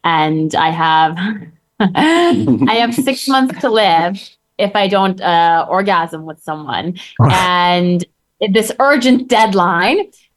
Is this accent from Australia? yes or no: no; Turkey; also born or lived in Canada; I am from Turkey and there's, you know, a part of me that's Middle Eastern. And then I was raised on and off in Canada